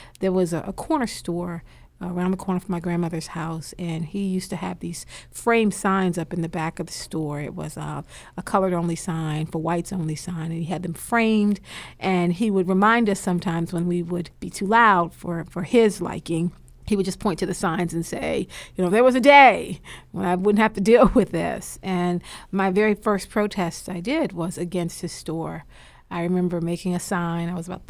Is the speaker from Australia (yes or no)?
no; South Carolina, United States; also born or lived in Washington, D.C.; I'm originally from South Carolina. I was born there and raised between South Carolina and Washington, D.C.